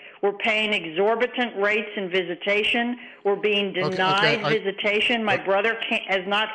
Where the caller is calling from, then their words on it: Virginia, United States; we're calling from Northern Virginia.